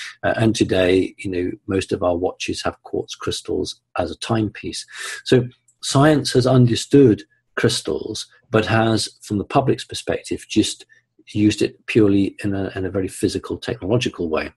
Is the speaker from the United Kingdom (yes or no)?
yes; United Kingdom; as a British person, I'm going to say Cyrus, but you guys will say Sirius.